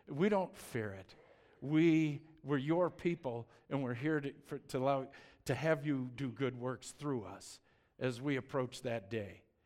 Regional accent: Boulder, Colorado, United States; I'm hoping to be mayor of Boulder. My hometown.

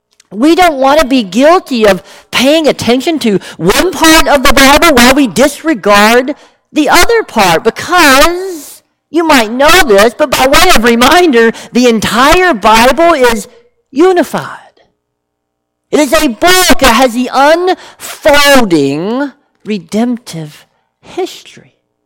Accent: the South, United States; Yeah, growing up in the South, these types of sayings, proverbs, if you will

